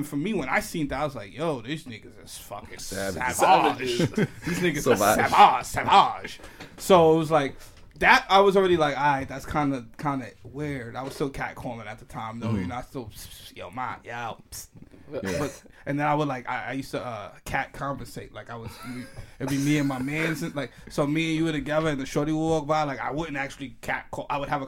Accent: New York, United States; And like, I'm from New York, I'm from the Bronx.

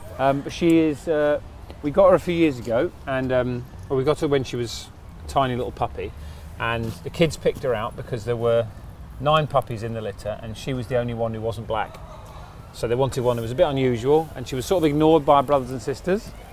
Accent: Crawley, South East England, United Kingdom; Yeah, so I grew up in Crawley in West Sussex.

